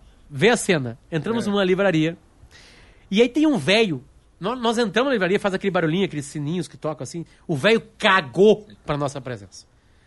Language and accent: Portuguese; Brazil; Olá, como está? Tranquilo? Bom, nós somos do Brasil e.